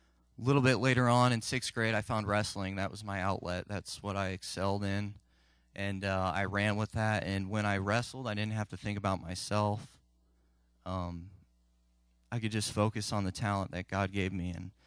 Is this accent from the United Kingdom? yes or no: no; LaPorte, Indiana, United States; I'm 23 years old, and I'm from LaPorte, Indiana. I grew up in this church.